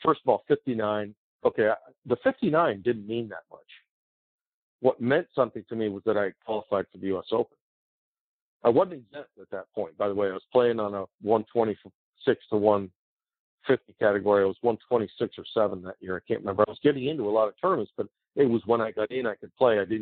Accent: Washington, District of Columbia, United States; it's Washington, D.C. It's my hometown.

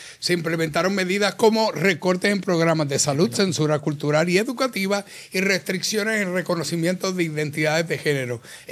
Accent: Mexico; Y soy mexicano, pero les quedó bien feo.

